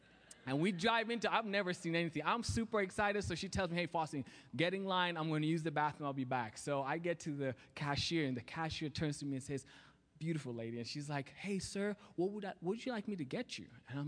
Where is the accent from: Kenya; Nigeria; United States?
Kenya; accent: Kenyan; I'm like, maybe she doesn't understand my Kenyan accent.